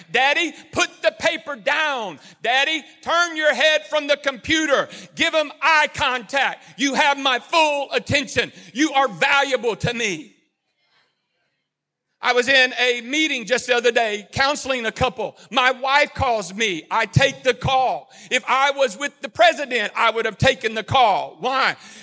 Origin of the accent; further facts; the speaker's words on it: Cleveland, Ohio, United States; This was from a young lady that I grew up with in Cleveland and the church that my dad pastored there.